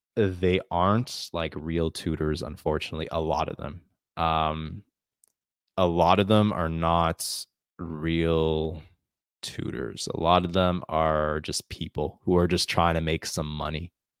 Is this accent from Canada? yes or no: yes; Central Canada, Canada; accent: Canadian; I'm from the country of Canada. That is what my accent comes from. Central Canada is where I developed my English accent.